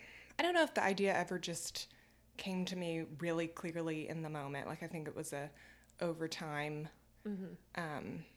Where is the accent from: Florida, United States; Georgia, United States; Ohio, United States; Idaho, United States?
Georgia, United States; I grew up in rural Georgia. Like that was my daily life.